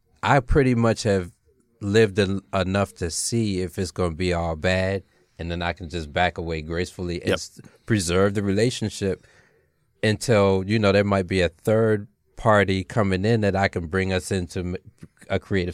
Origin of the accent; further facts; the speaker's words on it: Baltimore, Maryland, United States; Mark Copeland, who I grew up in Baltimore